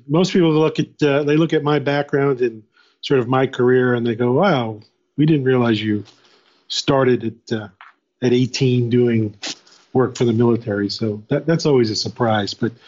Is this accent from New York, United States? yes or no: yes; New York City, New York, United States; I grew up in New York City in Brooklyn, and we were city champs 1 year